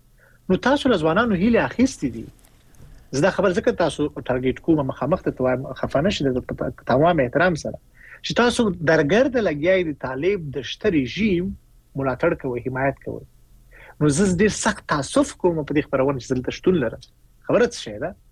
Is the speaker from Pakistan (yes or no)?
no; Afghanistan; زه د افغانستان ژورنالیست یم